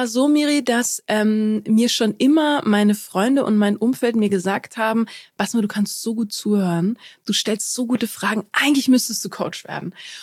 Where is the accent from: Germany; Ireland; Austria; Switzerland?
Germany; also born or lived in Egypt; Und zwar bin ich in Ägypten geboren. Und ich bin aber schon relativ früh nach Deutschland gekommen, weil meine Eltern hier studiert haben. Und bin in Deutschland aufgewachsen, aber schon auch mit diesem Background, diesem kulturellen Background aus Ägypten.